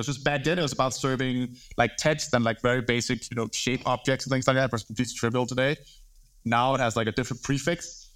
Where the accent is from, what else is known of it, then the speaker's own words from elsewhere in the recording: Copenhagen, Capital Region, Denmark; now in London, United Kingdom; I'm from Denmark, grew up in Copenhagen, moved to London in 2016.